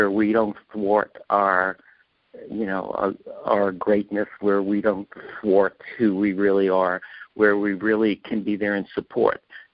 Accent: Arizona, United States; When the congresswoman from my home state, Gabrielle Giffords, was shot

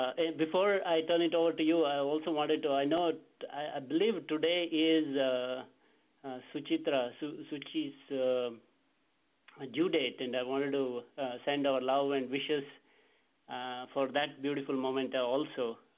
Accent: India; Reflection was this idea of, the growing up in India and, sleeping on the floor, and that brought up a lot of beautiful memories growing up with almost like two cricket team of cousins.

